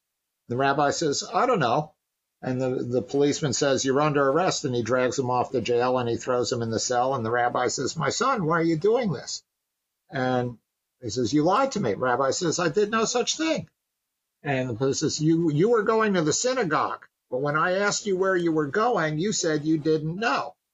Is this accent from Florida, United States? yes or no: no; New York City, New York, United States; And so I grew up in New York City during a time when it was a very violent place. And I'm 67 now, so I was growing up in the, you know, the 60s and so forth.